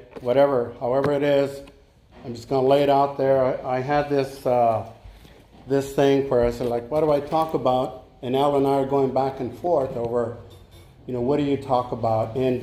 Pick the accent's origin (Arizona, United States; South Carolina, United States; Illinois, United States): Arizona, United States; I was born and raised in Arizona. Come from a crazy family, a lot of violence and a lot of alcohol.